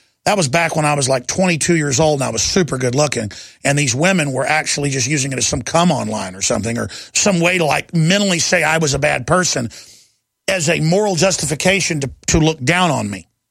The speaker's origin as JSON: {"language": "English", "town": "Dallas", "region": "Texas", "country": "United States", "tie": "born or raised there", "also_born_or_lived": "Austin", "said": "I've run into and known a lot growing up in Dallas and then in Austin, a lot of former Dallas Cowboys and the rest of them."}